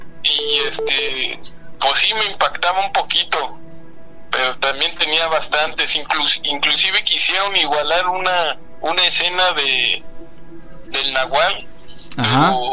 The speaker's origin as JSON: {"language": "Spanish", "region": "Veracruz", "country": "Mexico", "lives_now": "Ciudad Juárez, Mexico", "said": "Yo soy de Veracruz."}